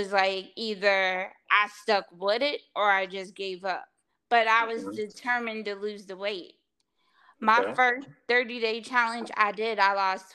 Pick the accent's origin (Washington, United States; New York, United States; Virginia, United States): Virginia, United States; Chesapeake; Well, I'm from Chesapeake, Virginia.